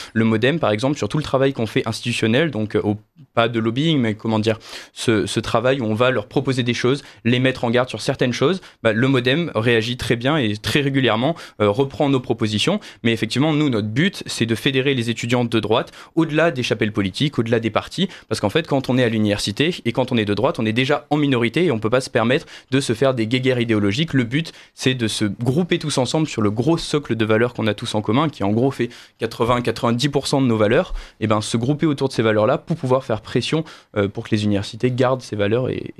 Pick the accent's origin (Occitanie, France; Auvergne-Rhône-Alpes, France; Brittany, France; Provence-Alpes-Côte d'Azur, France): Provence-Alpes-Côte d'Azur, France; Moi, je viens d'un petit village du Var, donc rien à voir.